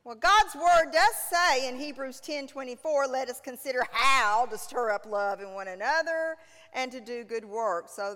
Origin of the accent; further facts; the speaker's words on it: Camden, Arkansas, United States; went back to my hometown of Camden